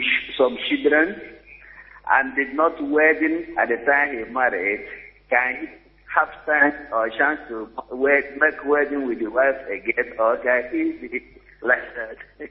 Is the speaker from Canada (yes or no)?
no; Austria; from Austria.